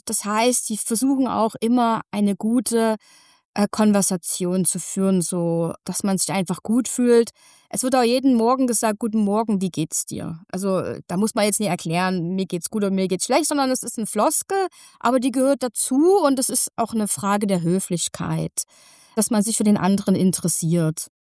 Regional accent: Germany; Wir als Deutsche sind da vielleicht, und bin da genauso geprägt

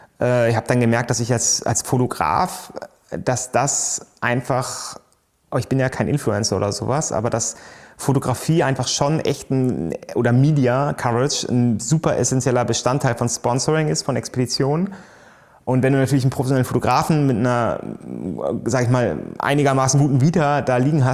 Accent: Germany; also ich als Deutsche

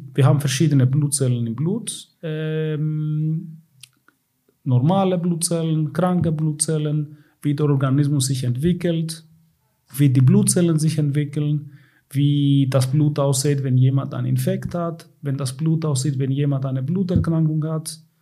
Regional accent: Thessaloniki, Central Macedonia, Greece; German is a second language; Mein Vater war in Griechenland Kardiologe, Chefarzt für Kardiologie in Thessaloniki, in meiner Heimatstadt.

